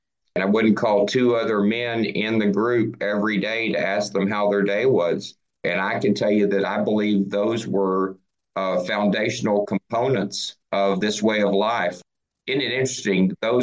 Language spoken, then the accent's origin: English; Dallas, Texas, United States; Hey everybody … I'm an alcoholic, and I'm from Dallas, Texas.